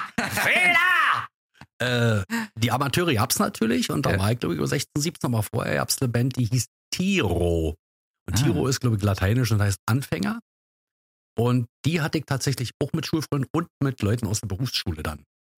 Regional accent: East Germany, Germany; Ich bin ja in der DDR groß geworden

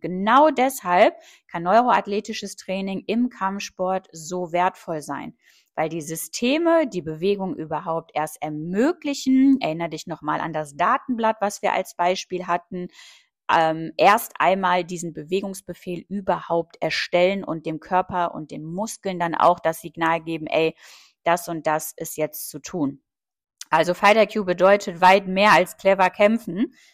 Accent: Lower Saxony, Germany; Ich komme selber aus Niedersachsen.

